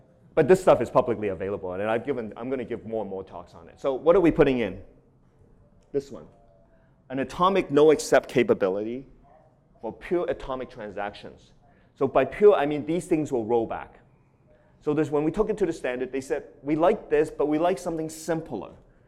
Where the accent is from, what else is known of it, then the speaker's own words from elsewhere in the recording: Toronto, Ontario, Canada; So this study was actually done in my hometown, University of Toronto.